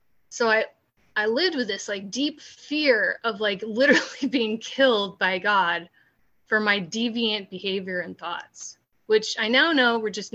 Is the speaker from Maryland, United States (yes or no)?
no; California, United States; And so I'm from California originally, so Southern California.